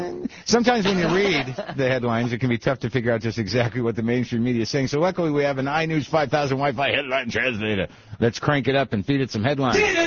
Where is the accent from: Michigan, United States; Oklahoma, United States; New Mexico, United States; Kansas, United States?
New Mexico, United States; All right. I grew up in New Mexico.